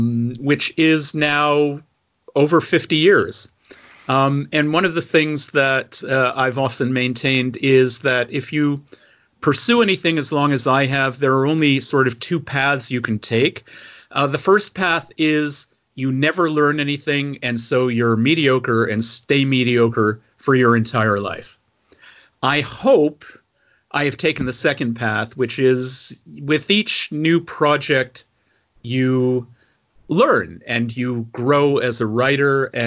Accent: Toronto, Ontario, Canada; Well, so I'm Toronto born and bred.

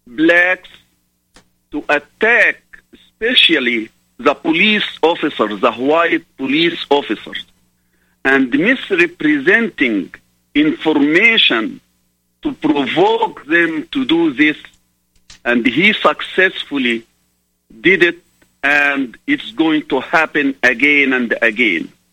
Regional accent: Egypt; English is a second language; now in United States; I am originally from Egypt. From the Coptic minority in Egypt, which are the Christians of Egypt.

